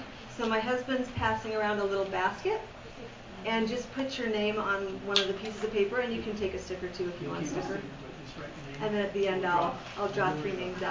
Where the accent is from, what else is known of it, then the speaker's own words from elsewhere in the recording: Magrath, Alberta, Canada; now in United States; I'm actually Canadian. I grew up in a little town 8 hours north of here called McGrath in Alberta, Canada.